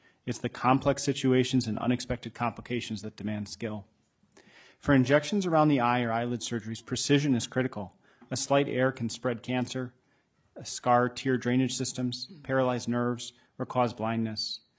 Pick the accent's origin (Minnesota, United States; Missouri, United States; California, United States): Minnesota, United States; Saint Paul; I grew up in St. Paul and practiced as an ophthalmologist in Minnesota for 7 years.